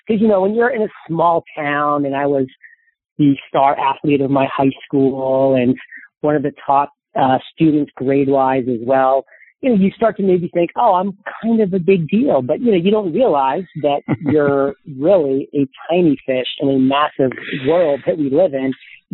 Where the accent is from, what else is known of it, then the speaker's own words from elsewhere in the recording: Maine, United States; I was 27 years old, and I'm watching the New England Patriots football, and I'm born and raised in Maine.